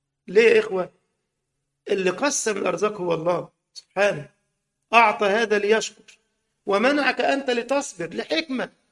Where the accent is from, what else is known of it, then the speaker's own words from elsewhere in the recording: Egypt; ومر بالسيارة كده في عندنا في مصر على كورنيش النيل زي ما بيقولوا